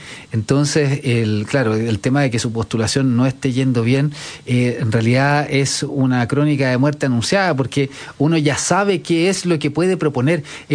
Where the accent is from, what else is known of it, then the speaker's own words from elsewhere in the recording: Santiago Metropolitan Region, Chile; yo en mi infancia me tocó vivir en la Estación Central, muy cerca de la Villa Francia, en Puente Alto, en La Florida, cerca de lugares muy conflictivos